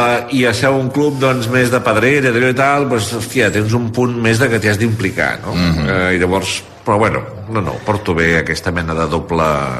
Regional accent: Badalona, Catalonia, Spain; jo em vaig criar a Badalona i llavors jo volia... jo em volia sentir badaloní

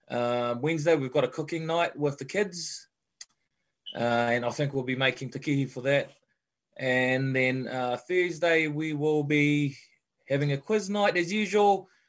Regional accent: Hakupu, Niue; I'm originally from Hakupu, the village of Hakupu, but today, you know, I'm representing the whole of Niue.

